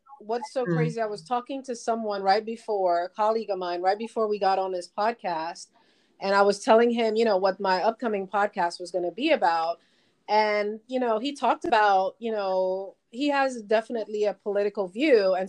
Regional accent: Trinidad & Tobago; moved away as an adult; also born or lived in New York, United States; I grew up in Trinidad. I was born in New York, but I grew up in Trinidad. And so all the way up to high school

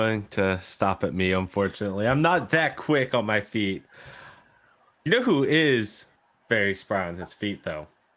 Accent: Knoxville, Tennessee, United States; growing up in Knoxville, this is where my allegiance is, baby. Go Vols.

